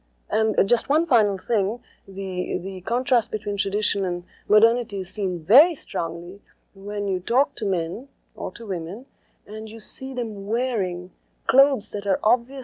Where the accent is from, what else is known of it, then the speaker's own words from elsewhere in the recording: India; I am from India myself and had my education in India, my early education, graduate education